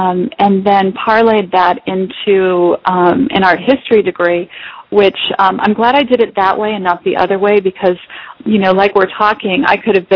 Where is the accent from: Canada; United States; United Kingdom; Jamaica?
United States; East Coast; I grew up on the East Coast, and the winters are long there.